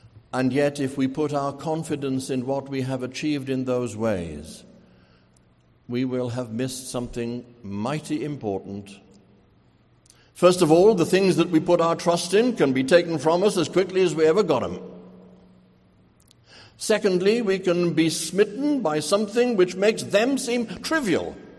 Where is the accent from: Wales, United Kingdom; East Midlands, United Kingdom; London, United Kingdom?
Wales, United Kingdom; moved away; I grew up in Wales, where, boy, the preacher could hold you over the brim